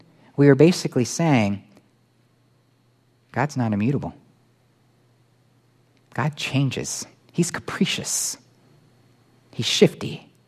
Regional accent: Florida, United States; I grew up in Florida, so I grew up around boats.

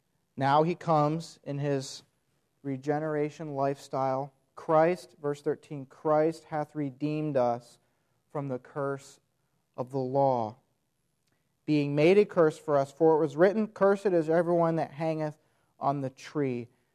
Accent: New York, United States; I grew up in New York State, thankfully 6 hours from New York City

